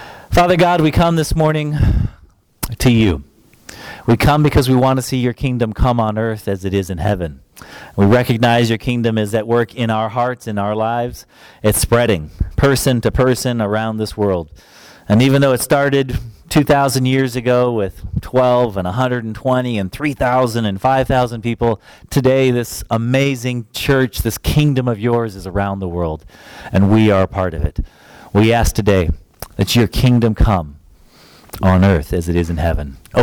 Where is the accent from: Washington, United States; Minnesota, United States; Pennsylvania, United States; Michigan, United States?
Minnesota, United States; also born or lived in Florida; But in that time, we moved from Florida, the south, up to Minnesota, and that's kind of home now for me.